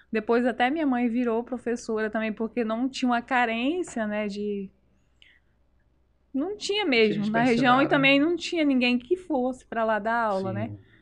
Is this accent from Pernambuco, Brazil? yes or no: no; Vicente Dutra, Rio Grande do Sul, Brazil; now in Rurópolis, Brazil; Eu sou de Vicente Dutra, Rio Grande do Sul.